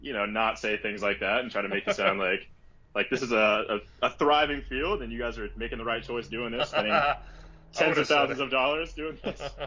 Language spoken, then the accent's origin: English; Colorado, United States; also born or lived in Florida; So I guess, I was born in Florida, but I've lived here for most of my life. So I consider myself from Colorado.